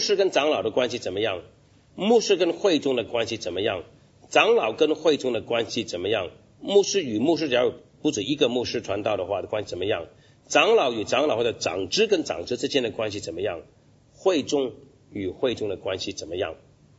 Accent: Hong Kong; 我是香港人，很明显就会有这种的发展

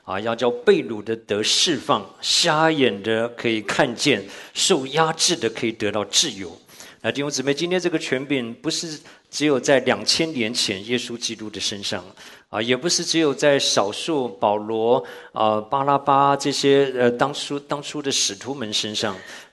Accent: Taiwan; 我们小的时候在我所在的眷村

